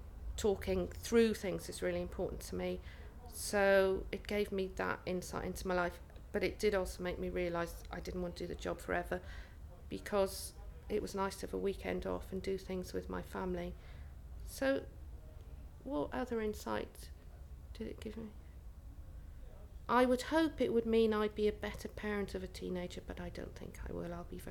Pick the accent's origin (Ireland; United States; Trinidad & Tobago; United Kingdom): United Kingdom; Glastonbury, South West England; Even though I come from Glastonbury, I don't juggle, I don't wear a funny felt hat, and I don't drink special brew.